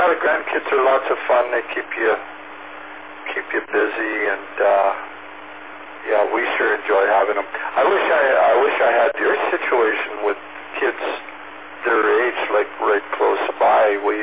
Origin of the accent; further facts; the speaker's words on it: Ontario, Canada; Arthur, Ontario, and is now part of Thunder Bay. So that wasn't, you know, that's not too far from my hometown.